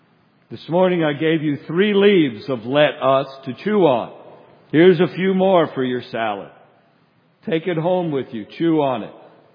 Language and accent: English; New Jersey, United States; You know, I'm from New Jersey. I've told you that this morning.